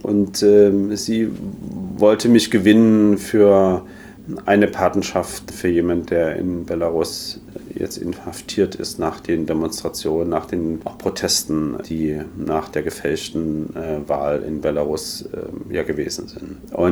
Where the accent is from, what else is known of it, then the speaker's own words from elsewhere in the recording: Dresden, Saxony, Germany; die Menschen in meiner Heimat in Dresden